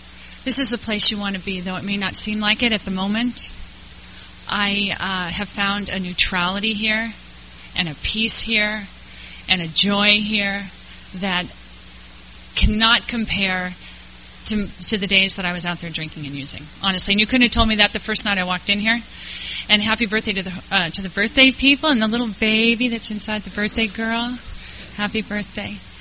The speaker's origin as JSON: {"language": "English", "region": "California", "country": "United States", "tie": "born or raised there", "also_born_or_lived": "Modesto", "said": "I was born in Modesto, California. I don't know if you know where that is. Ooh, gnarly. Home of Gala Wine and American Graffiti. And I didn't live very long there before we moved to Southern California."}